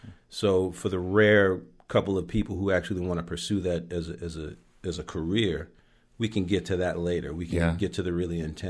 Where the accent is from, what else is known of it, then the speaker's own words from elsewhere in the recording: England, United Kingdom; We're very English that way.